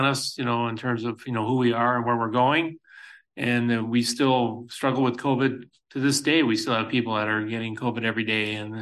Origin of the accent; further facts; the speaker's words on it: Calmar, Iowa, United States; Calmer. Yeah. It's just 10 miles west of Decorah there.